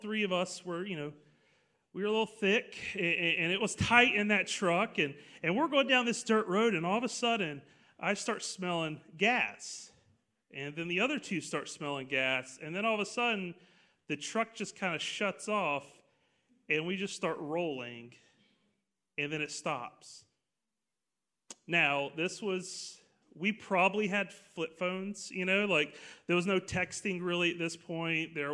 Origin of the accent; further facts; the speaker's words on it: Pace, Florida, United States; and so I grew up in Pace, and we did things